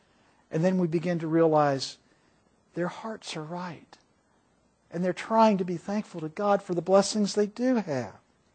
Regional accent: Scotland, United Kingdom; Well, I'm Scottish, that's one reason.

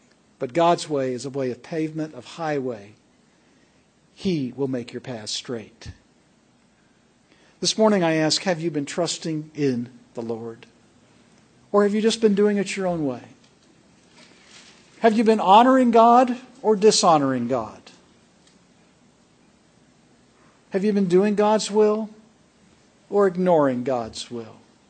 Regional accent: Missouri, United States; I'm from Missouri. You got to show me.

